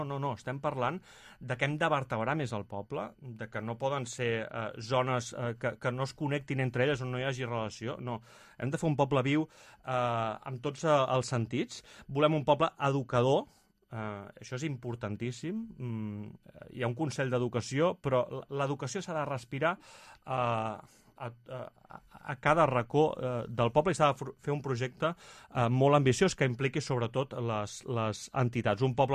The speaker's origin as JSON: {"language": "Catalan", "town": "Tiana", "region": "Catalonia", "country": "Spain", "tie": "born or raised there", "said": "vull ser alcalde de Tiana perquè m'estimo molt el meu poble, perquè he estat implicat des de petit."}